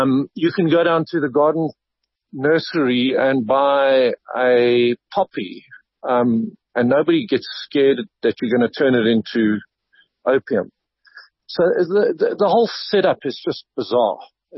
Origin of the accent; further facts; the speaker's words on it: Eastern Cape, South Africa; I grew up in the Eastern Cape, and it was around, and people were farming illegally.